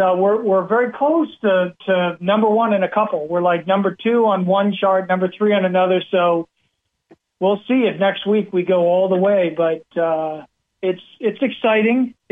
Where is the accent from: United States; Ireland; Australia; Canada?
Canada; Halifax, Nova Scotia; born there; Yeah, well, I was born in Canada. I was born in Halifax, Canada, in Nova Scotia.